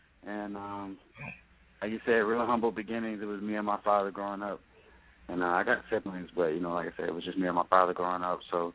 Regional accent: College Park, Georgia, United States; also born or lived in Bermuda; I'm from College Park. I was born in Bermuda. So I'm a military brat. Like, I lived a lot of places before I, you know, got cemented in Georgia. So I've been in College Park since about like 06.

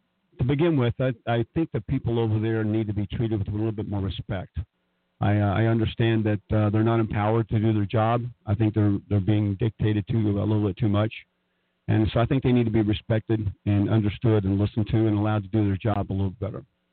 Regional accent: Kentucky, United States; moved away as an adult; Well, Kelly, originally I was born in Kentucky. Spent about 17 years there before leaving and going out to the service.

